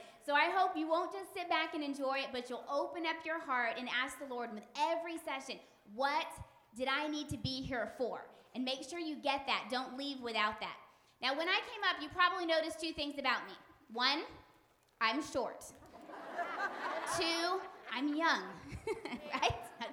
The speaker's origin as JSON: {"language": "English", "town": "Long Beach", "region": "California", "country": "United States", "said": "I'm from Long Beach, California. This is my first time in North Carolina."}